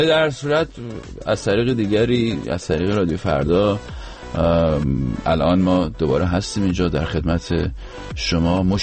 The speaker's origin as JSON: {"language": "Persian", "town": "Rasht", "region": "Gilan", "country": "Iran"}